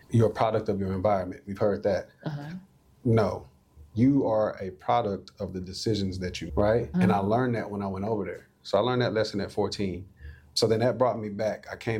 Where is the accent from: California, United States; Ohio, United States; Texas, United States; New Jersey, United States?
Texas, United States; Aleve; So when I was 14, so I grew up in Aleve, Texas.